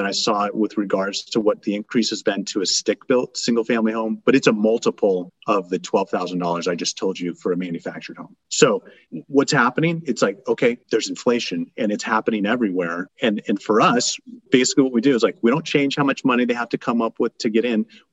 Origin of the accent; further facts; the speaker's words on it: Iowa, United States; And growing up, going to middle school, I grew up in Iowa.